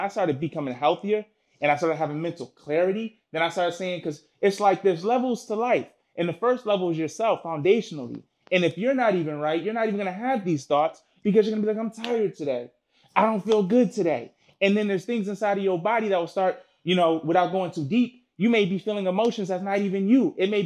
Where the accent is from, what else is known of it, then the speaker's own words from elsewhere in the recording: Worcester, Massachusetts, United States; I'm originally from Worcester, Massachusetts.